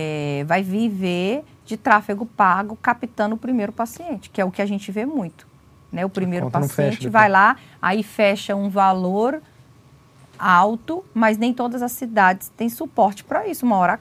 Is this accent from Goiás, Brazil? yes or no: yes; Goiás, Brazil; Eu sou natural de Goiás.